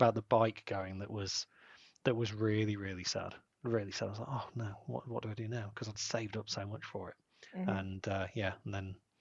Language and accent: English; Rotherham, Yorkshire and the Humber, United Kingdom; And I am from Rotherham. You can look it up.